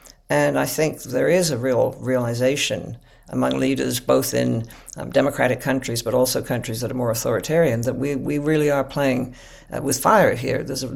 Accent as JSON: {"language": "English", "country": "Canada", "said": "I think there is a sense that I speak as a Canadian, but I've talked to others in different countries."}